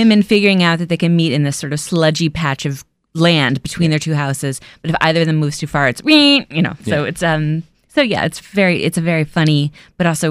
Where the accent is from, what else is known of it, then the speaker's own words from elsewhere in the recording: Kingston, New York, United States; But I'm from the Hudson Valley in New York State, but Kingston, New York, which is 90 miles north. When I grew up there, IBM had closed, and so it was sort of a recessed town